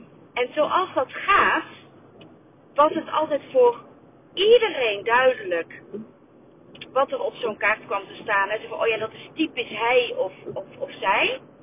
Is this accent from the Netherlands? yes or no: yes; Netherlands; De verhoudingen, dat is toch anders dan wij als Nederlanders gewend zijn.